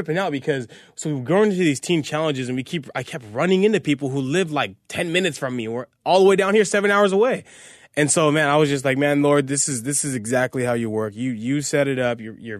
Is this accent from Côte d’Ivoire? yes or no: no; Azusa, California, United States; I'm from Azusa, California.